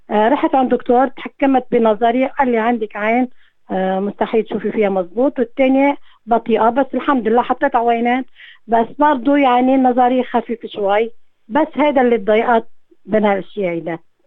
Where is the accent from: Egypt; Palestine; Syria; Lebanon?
Lebanon; Tripoli, North Governorate; moved away as an adult; أنا من طرابلس، … من طرابلس. أنا جيت لهان متجوزة مع جوزي،